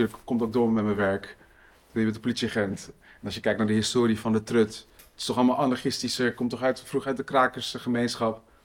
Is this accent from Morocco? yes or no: yes; Morocco; ik ben een Marokkaan.